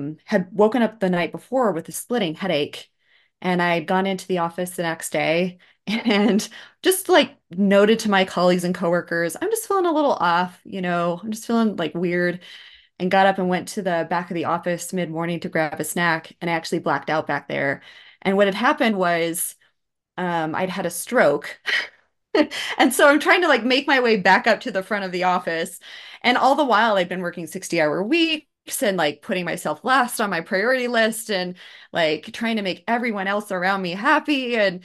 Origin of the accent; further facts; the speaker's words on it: Twin Falls, Idaho, United States; also born or lived in Boston; Yeah, so I was working as EA to the CEO of an accounting firm in Twin Falls, Idaho, which is my hometown. And I thought I could make Idaho work.